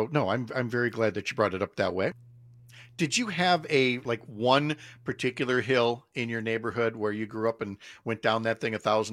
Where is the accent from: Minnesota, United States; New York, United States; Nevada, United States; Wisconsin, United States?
Minnesota, United States; St. Paul; I grew up in St. Paul, and which is very hilly, you know, being a river town along the Mississippi there.